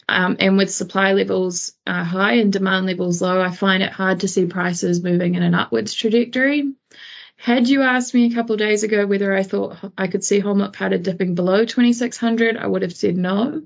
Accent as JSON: {"language": "English", "country": "New Zealand", "said": "I am obviously a Kiwi"}